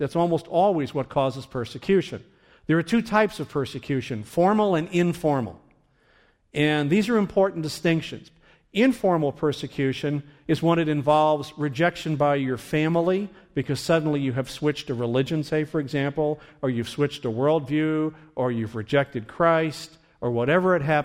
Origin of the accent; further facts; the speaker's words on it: United States; also born or lived in Germany; I said, I'm an American boy. We're in an Arab country.